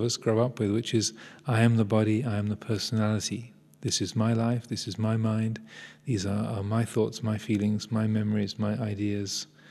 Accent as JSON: {"language": "English", "town": "Tenterden", "region": "South East England", "country": "United Kingdom", "tie": "born there", "said": "I was born in Kench Hill Hospital, Tenterden, Kent. 1956."}